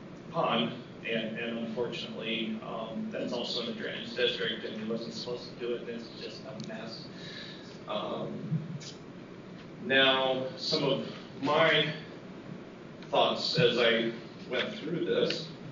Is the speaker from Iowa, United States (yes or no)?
yes; Iowa, United States; And I'm personally from Hardin County, and I do a lot of Hardin County and Franklin County's drainage district work.